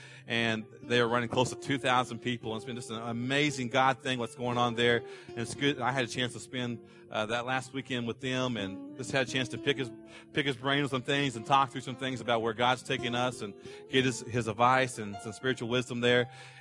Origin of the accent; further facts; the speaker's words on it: Oklahoma, United States; I grew up in Tornado Alley down in Oklahoma.